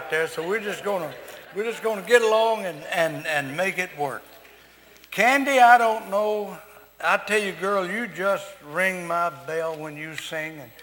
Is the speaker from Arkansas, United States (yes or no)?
yes; Arkansas, United States; I was raised in South Arkansas, and most of what we ate was cornbread, crowder, or black-eyed peas